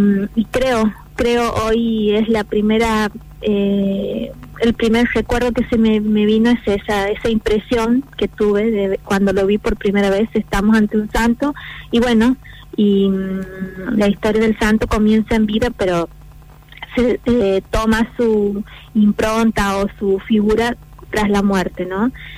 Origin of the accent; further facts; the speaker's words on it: Argentina; pero en particular para nosotros como argentinos